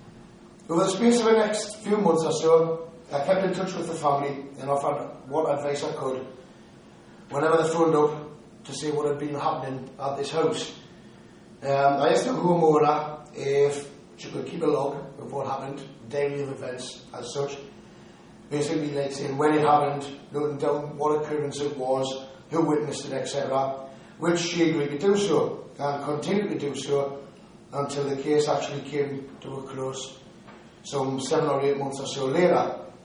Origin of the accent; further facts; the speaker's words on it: Newcastle upon Tyne, North East England, United Kingdom; As you know, we're from Newcastle, well, I'm from Newcastle upon Tyne.